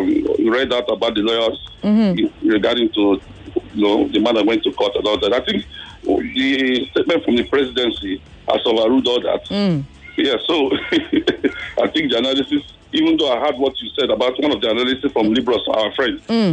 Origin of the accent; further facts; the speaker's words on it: Nigeria; it's sad for me as a Nigerian